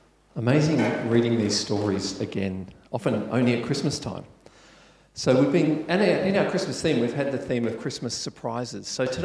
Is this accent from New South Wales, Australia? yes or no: yes; Katoomba, New South Wales, Australia; I grew up in Katoomba